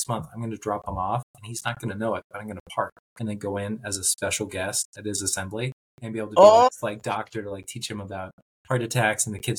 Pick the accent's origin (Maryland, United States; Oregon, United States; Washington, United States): Washington, United States; So she is originally from Colorado, conveniently came up to my home state of Washington State.